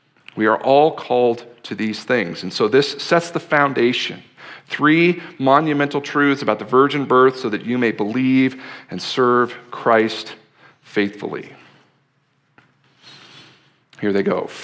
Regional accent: Cheney, Washington, United States; I grew up in Cheney. I got my driver's license in Ritzville.

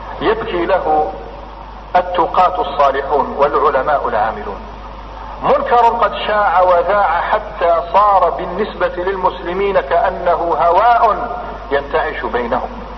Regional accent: Algeria; وأنا جزائري مثلكم نعلم كل ما يدور في الكواليس

